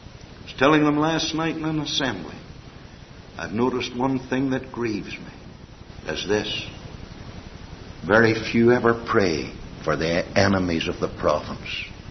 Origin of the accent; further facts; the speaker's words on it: Ireland; now in Canada; and I'm an Irishman yet, although I'm a Canadian citizen